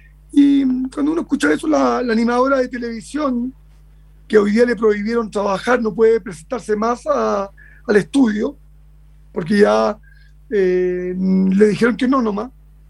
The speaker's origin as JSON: {"language": "Spanish", "country": "Chile", "said": "se nos vienen encima y nos preguntan de dónde eres, de Chile."}